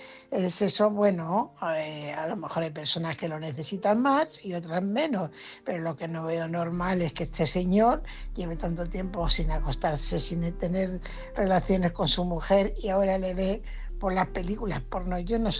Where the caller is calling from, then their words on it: Fuenlabrada, Community of Madrid, Spain; corresponsal de Fuenlabrada. Bueno, a ver cuándo vienes a Fuenlabrada, que tengo ganas de conocerte.